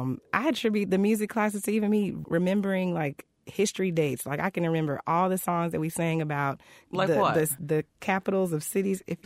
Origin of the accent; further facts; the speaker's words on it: Abilene, Texas, United States; also born or lived in Tyler / Dallas; So I was born in Tyler, which is East Texas. I spent most of my childhood in Abilene, way west.